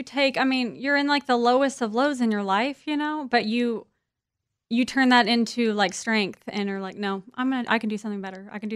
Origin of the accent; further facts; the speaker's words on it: Wichita, Kansas, United States; So, yeah, I'm from Wichita.